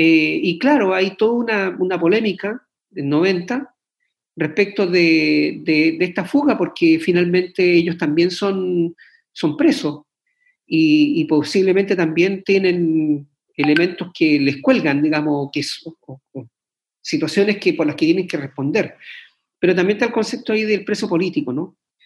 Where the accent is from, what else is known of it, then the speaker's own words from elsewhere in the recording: Coronel, Biobío, Chile; yo soy de Coronel, originario Coronel, no me olvido que vengo de allá, de la zona del Carbón